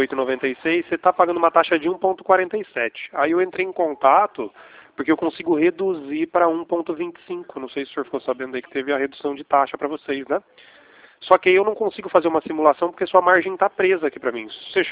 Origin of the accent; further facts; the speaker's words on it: Campinas, São Paulo, Brazil; Não, eu sou de Campinas, interior de São Paulo.